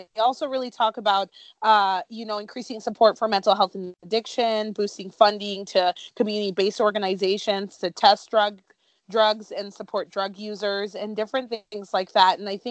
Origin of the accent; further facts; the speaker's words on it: United States; well, I grew up in the States, so there was nothing covered.